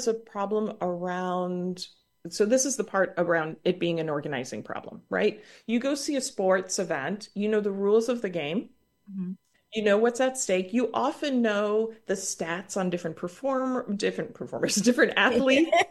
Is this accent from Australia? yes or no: no; Canada; now in United States; I was raised in Canada and had regular access to the arts. And then when I settled in the United States